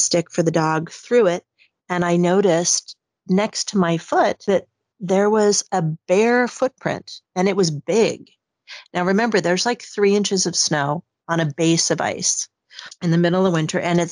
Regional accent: Arizona, United States; now in Sweden; I'm originally from Arizona. And ended up moving to Sweden, to central Sweden in 2011.

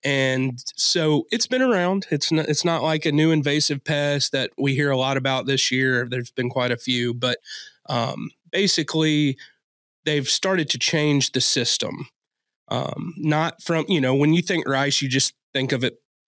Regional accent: Tennessee, United States; So I'm from Southwest Tennessee. So I'm from right on the Shelby County, which is Memphis and Fayette County line. Not a lot of row crops, more hay and livestock.

